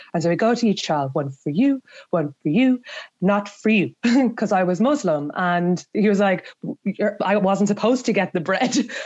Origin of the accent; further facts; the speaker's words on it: Ireland; growing up in Ireland as a daughter of immigrant parents, but like not really realizing that I was an immigrant or like of immigrant descent.